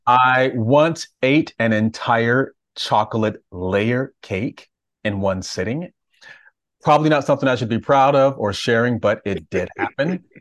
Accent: Connecticut, United States; also born or lived in Alabama; now in New York, United States; Well, I was born in Alabama. I grew up in Connecticut. I have now lived in New York for the majority of my life.

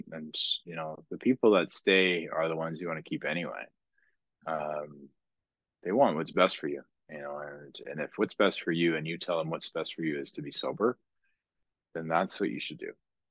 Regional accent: Ireland; I was being very Irish, and which I am, by the way.

